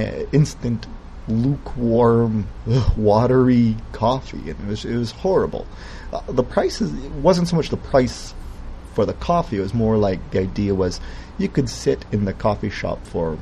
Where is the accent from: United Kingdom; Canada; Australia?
Canada; now in United States; Like as a Canadian, I even found this when I moved to America